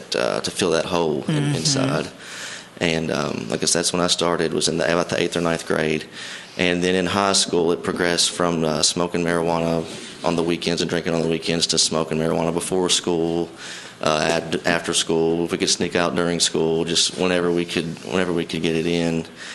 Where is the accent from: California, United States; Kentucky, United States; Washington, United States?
Kentucky, United States; Henderson; I am from Henderson, Kentucky. I grew up in Henderson my whole life.